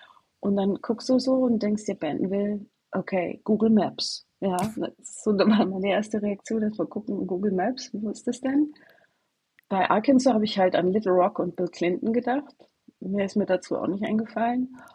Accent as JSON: {"language": "German", "town": "Kempten", "region": "Bavaria", "country": "Germany", "tie": "born or raised there", "lives_now": "United States", "said": "ein kleiner Ort, also eine kleine Stadt, so groß wie Kempten, sage ich immer, weil das so ein bisschen mein Heimatort ist."}